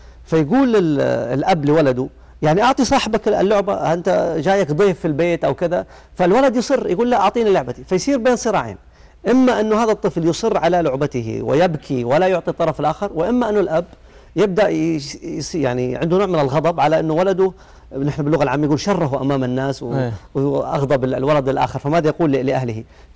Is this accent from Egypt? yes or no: no; Saudi Arabia; أعضاء هيئة كبار العلماء عندنا في السعودية